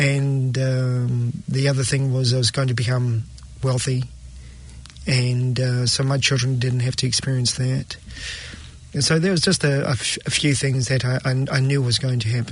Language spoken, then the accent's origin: English; Auckland, New Zealand; growing up in South Auckland, with a mum who was an alcoholic. When I was born, my mum was 40, my dad was 50. So they were quite old as well.